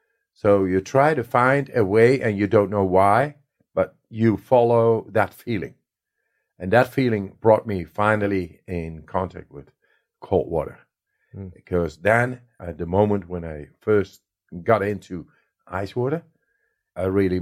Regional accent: Netherlands; I come from the Netherlands. It's Dutch.

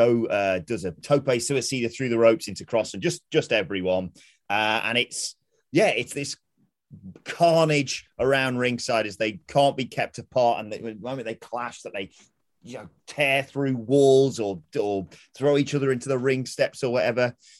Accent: East Midlands, United Kingdom; I'm from Derbyshire, it's close to Yorkshire, it's all sort of, you know, mixed in together there.

